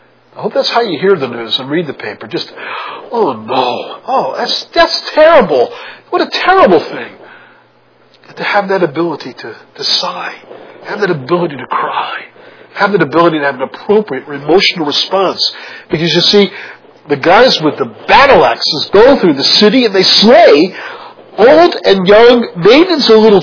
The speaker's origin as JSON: {"language": "English", "town": "New York City", "region": "New York", "country": "United States", "tie": "born or raised there", "said": "When I grew up in Brooklyn, New York, you can go anywhere."}